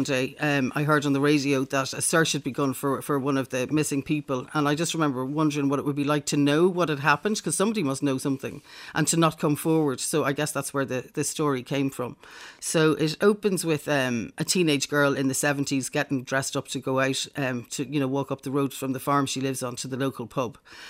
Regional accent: Northern Ireland, United Kingdom; I come from the north originally. It's not really very detectable from my accent anymore, but I come from the north originally.

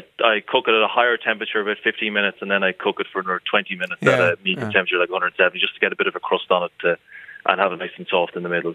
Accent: Naas, Leinster, Ireland; I'm from Nace

